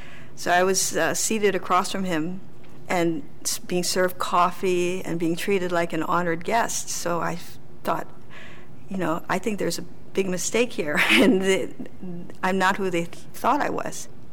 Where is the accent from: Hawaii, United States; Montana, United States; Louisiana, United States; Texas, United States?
Hawaii, United States; Growing up in Hawaii, we didn't have Suzuki method.